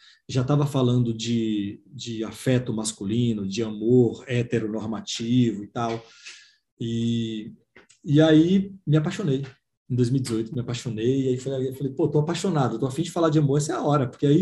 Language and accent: Portuguese; Bahia, Brazil; now in Curitiba, Brazil; Eu sou baiano, mas moro em Curitiba